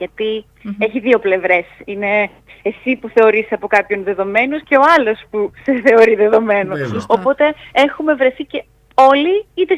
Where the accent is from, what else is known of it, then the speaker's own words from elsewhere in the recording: Corfu, Ionian Islands, Greece; moved away as an adult; also born or lived in Thessaloniki; Εγώ γεννήθηκα και μεγάλωσα στην Κέρκυρα, ήμουν εκεί μέχρι και τα 18 που έφυγα για σπουδές στη Θεσσαλονίκη.